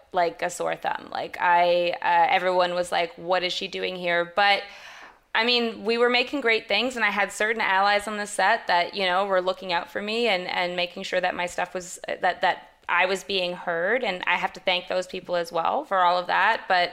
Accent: Canada; I mean, I'm Canadian as well

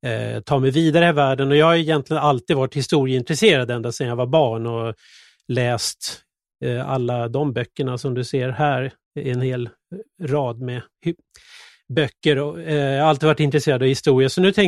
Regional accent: Tyresö, Stockholm County, Sweden; jag är uppvuxen i Tyresö med två stycken musiklärarföräldrar.

